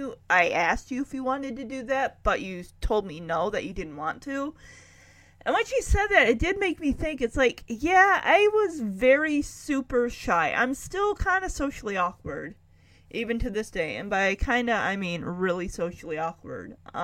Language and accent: English; Lowell, United States; Because I grew up in Lowell, and it's a farming community, a farming town, and they had 4-H.